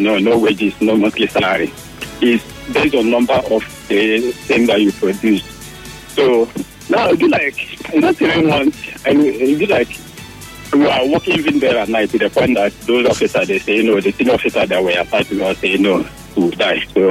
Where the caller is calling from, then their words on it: Melbourne, Victoria, Australia; I'm calling from Melbourne.